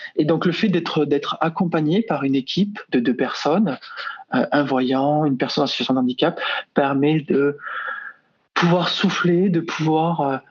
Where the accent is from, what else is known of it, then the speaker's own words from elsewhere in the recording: Toulouse, Occitanie, France; Je suis Toulousain, je vais travailler à Paris La Défense.